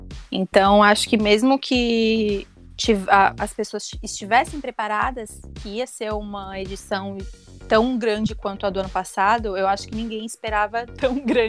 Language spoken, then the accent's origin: Portuguese; Florianópolis, Santa Catarina, Brazil; eu sou de Floripa, tenho 25 anos